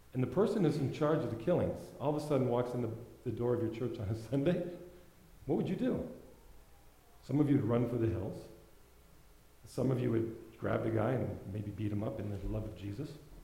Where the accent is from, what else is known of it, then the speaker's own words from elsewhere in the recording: Ireland; I like that because I'm Irish